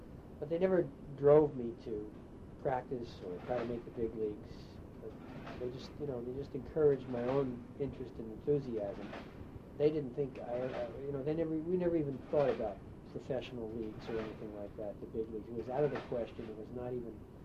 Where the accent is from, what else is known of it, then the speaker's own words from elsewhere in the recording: Rochelle Park, New Jersey, United States; also born or lived in New York City / Detroit / Illinois; And then I grew up in Rochelle Park, New Jersey. So I spent most of my childhood.